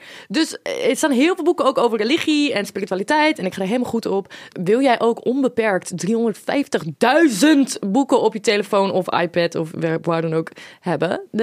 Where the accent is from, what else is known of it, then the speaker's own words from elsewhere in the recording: South Holland, Netherlands; Want ik kom uit Westland.